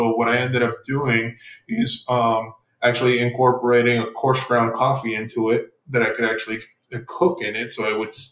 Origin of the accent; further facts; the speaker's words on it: El Paso, Texas, United States; also born or lived in Mexico; I grew up originally. I'm from Texas, El Paso, Texas. I grew up in Mexico for a bit as well.